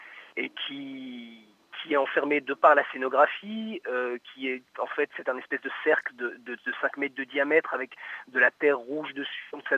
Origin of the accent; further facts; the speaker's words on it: Belgium; nous sommes issus de l'immigration, mais depuis trois générations maintenant, donc nous sommes belges, nous vivons ici